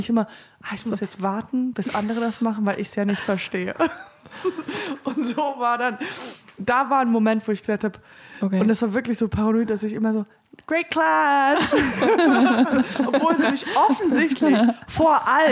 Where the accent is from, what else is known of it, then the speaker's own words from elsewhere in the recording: Germany; ich spreche mit meinem Freund nur Englisch, aber wir sind beide auch Deutsche.